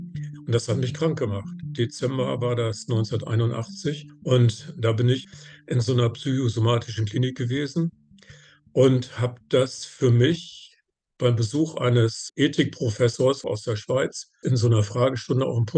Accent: Northern Germany, Germany; Wie gerade zu hören war, komme ich aus Norddeutschland.

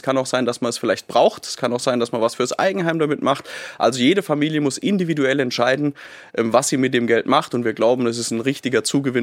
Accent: Rhineland-Palatinate, Germany; Ich bin Pfälzer, das wissen Sie. Meine Heimat ist die Pfalz und ich habe in Kaiserslautern sehr viel Zeit meines Lebens verbracht.

